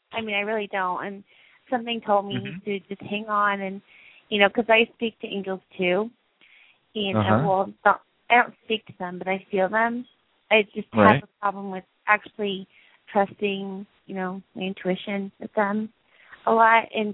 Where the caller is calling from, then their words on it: Tulsa, Oklahoma, United States; Tulsa, Oklahoma.